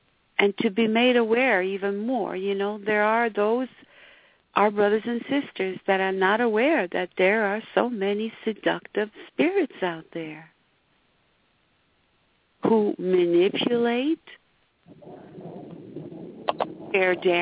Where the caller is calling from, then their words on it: Mastic, New York, United States; I'm calling from Mastic, Long Island, New York.